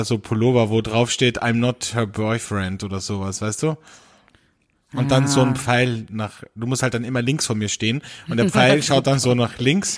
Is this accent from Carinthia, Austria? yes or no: yes; Carinthia, Austria; bei uns in Kärnten, wo ich herkomme, ursprünglich